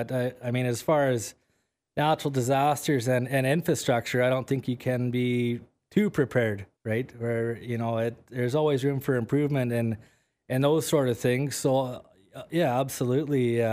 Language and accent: English; Creston, British Columbia, Canada; being born and raised in Creston has been a big benefit because I got to meet a lot of people through my years in Creston.